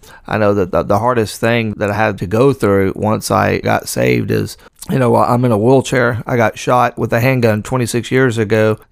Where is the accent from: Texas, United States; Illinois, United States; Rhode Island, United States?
Texas, United States; Port Arthur; born there; now in Lake Charles, United States; I was born in Port Arthur, Texas, and I've been here in Lake Charles for about 10 years now.